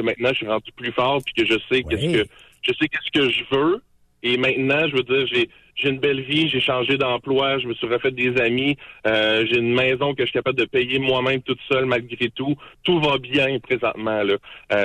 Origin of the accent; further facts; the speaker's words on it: Quebec, Canada; accent: Saguenay; now in Quebec City, Canada; vous déménagez à 13 ans du Saguenay au Québec